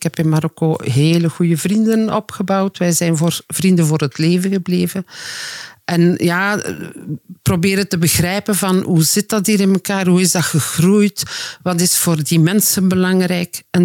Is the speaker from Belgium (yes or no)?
yes; Flanders, Belgium; also born or lived in Morocco; Ik kom van Oost-Vlaanderen.